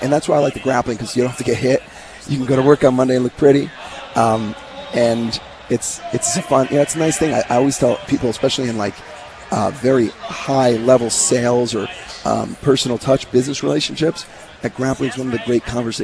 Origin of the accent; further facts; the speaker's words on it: New Jersey, United States; It's in Morristown, New Jersey, my home state.